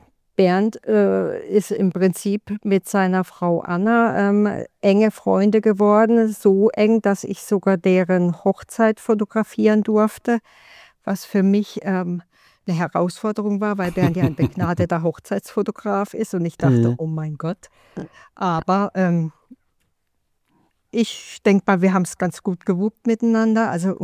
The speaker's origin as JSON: {"language": "German", "town": "Freiburg", "region": "Baden-Württemberg", "country": "Germany", "said": "also ich komme ursprünglich aus Freiburg"}